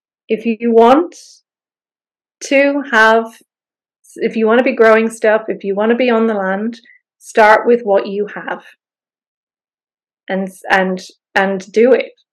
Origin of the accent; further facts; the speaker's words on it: Ireland; And so growing up in Ireland, you know, you go to somebody's house and they automatically offer you food.